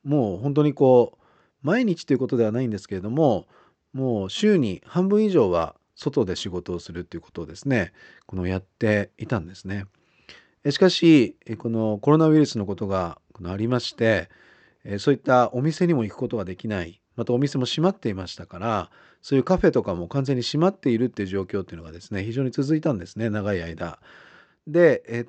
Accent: Niigata, Japan; 地元私新潟なんですけれども、

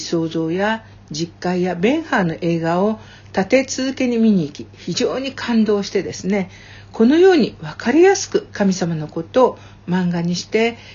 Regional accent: Aichi, Japan; 私は愛知県出身で

